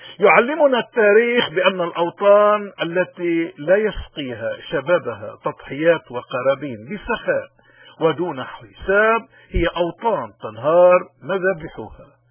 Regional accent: Lebanon; وما بنقدر إلا نكون كلبنانيين مؤمنين

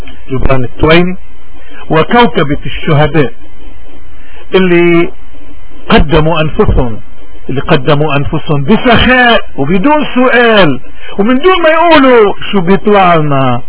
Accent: Lebanon; نحن كل لبناني مؤمن بربه، مؤمن بذاته، مؤمن بوطنه

